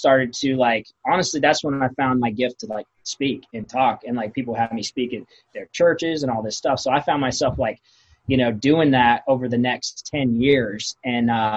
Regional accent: Texas, United States; I mean, I'm from Texas. So pretty much everybody like that grew up in Texas is for the like the majority

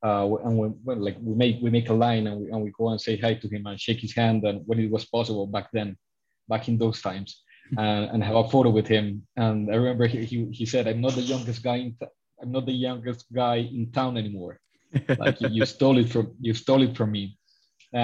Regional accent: Medellín, Antioquia, Colombia; I'm back in my hometown, Medellin, which is Colombia's second largest city.

